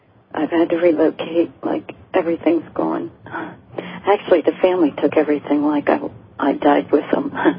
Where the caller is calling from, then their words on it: Virginia, United States; UK. I'm calling from Virginia.